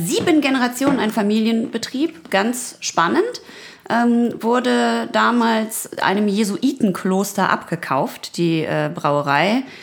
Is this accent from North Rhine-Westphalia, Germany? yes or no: yes; North Rhine-Westphalia, Germany; ich komme ja quasi direkt von der Grenze von Ruhrpott zu Münsterland.